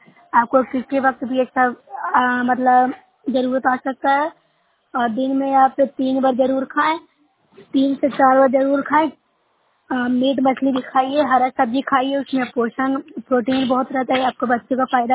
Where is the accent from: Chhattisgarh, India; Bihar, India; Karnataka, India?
Bihar, India; Nalanda; मैं नोएडा प्रखंड से हूँ, नालंदा जिला नालंदा से बोल रही हूँ।